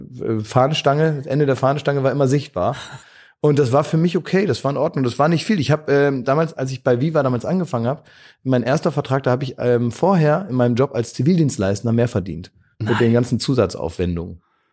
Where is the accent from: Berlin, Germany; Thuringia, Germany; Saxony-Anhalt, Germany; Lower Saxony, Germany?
Lower Saxony, Germany; Oldenburg; ich komme aus Oldenburg, bin dann natürlich auch mehr oder weniger aufgewachsen